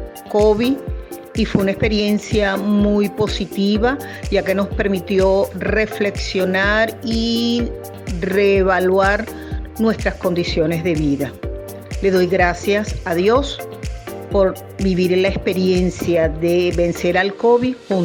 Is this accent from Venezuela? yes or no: yes; La Guaira, Venezuela; de La Guaira, de 61 años